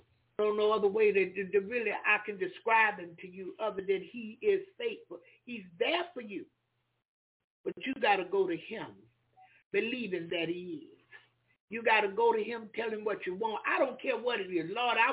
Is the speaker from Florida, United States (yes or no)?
yes; Florida, United States; I said, I thank God. I'm from Florida, and I thank God I got the opportunity to see this.